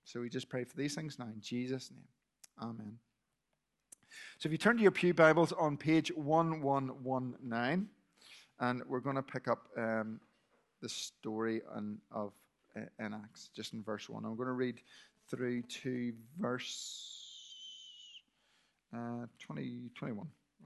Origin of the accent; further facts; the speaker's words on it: Belfast, Northern Ireland, United Kingdom; I'm from Belfast, live in Belfast, but go to the Sunday climbs of West Church in Bangor.